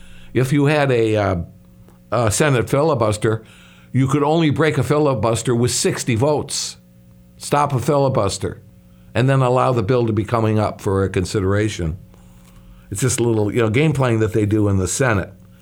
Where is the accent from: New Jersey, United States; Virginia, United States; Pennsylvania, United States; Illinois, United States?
Illinois, United States; like my home state of Illinois